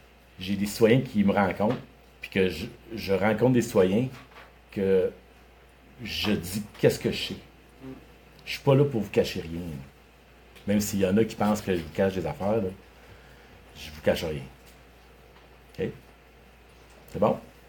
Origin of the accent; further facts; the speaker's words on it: Saint-Herménégilde, Quebec, Canada; j'ai 51 ans. Wow. Je suis natif de Saint-Herménégil, je me suis expatrié à Quatico de 15 ans, puis je suis revenu aux sources. Depuis ce temps-là que je suis ici, puis ma région me tient à cœur.